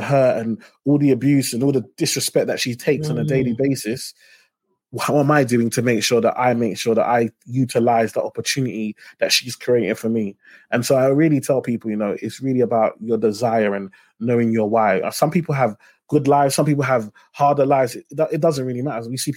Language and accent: English; Tower Hamlets, London, United Kingdom; Yeah, so I come from Tower Hamlets in East London.